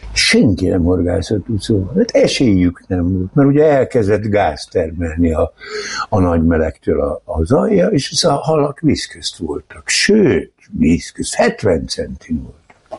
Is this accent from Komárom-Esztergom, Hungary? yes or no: yes; Tatabánya, Komárom-Esztergom, Hungary; nem maradt semmink se, és a legkedvezőbb helyre mentünk, és ez Tatabánya volt, ahol a legolcsóbb volt az áram.